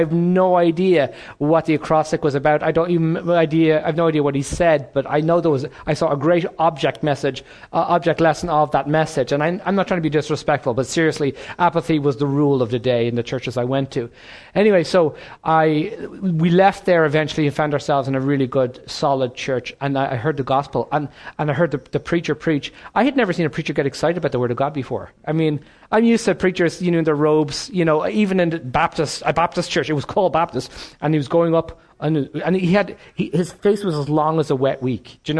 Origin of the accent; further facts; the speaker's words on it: Ireland; so I'm from Ireland. I got saved in Dublin, and actually a town north of Dublin, as a child. I was brought up in a broken home